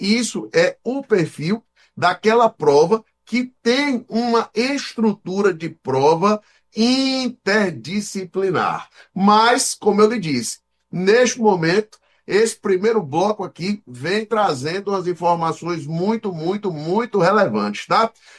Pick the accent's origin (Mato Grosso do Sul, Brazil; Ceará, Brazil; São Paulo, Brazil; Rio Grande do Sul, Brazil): Ceará, Brazil; Fortaleza; lá na cidade de Fortaleza, cidade onde eu nasci.